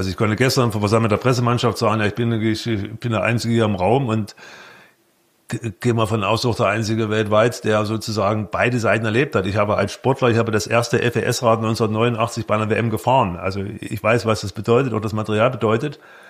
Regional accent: Leipzig, Saxony, Germany; ich komme aus Leipzig

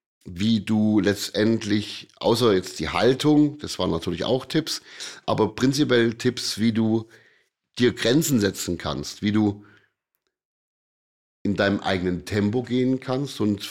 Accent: Baden-Württemberg, Germany; Ein Schwabe, da wo ich herkomme, würde sagen, jetzt halt einfach mal dein blödes Maul.

